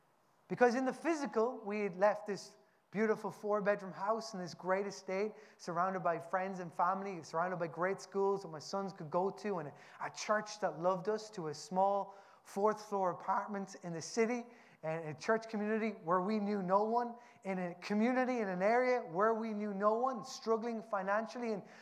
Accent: Newbridge, Leinster, Ireland; I'm from Newbridge in County Kildare

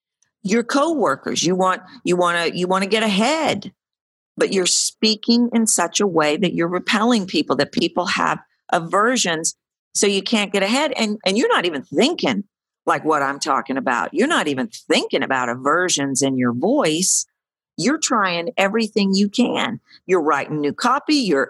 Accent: Texas, United States; Like Texas, traditional Texas, like, you know, I'm a Texan, is slower.

